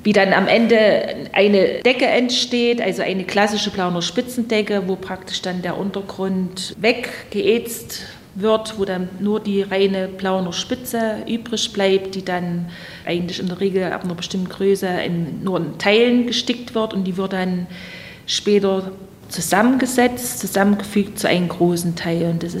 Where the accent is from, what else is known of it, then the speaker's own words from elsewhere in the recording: Plauen, Saxony, Germany; Also ich bin in Plauen geboren, bin hier aufgewachsen, bin zur Schule gegangen